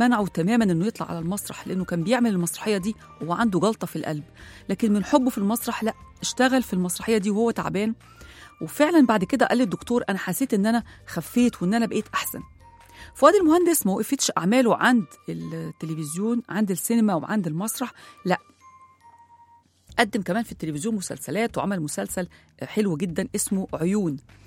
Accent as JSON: {"language": "Arabic", "country": "Egypt", "said": "أي بيت عندنا في مصر فيه حد شاطر أو نبغة بنسميه على طول سبعاوي"}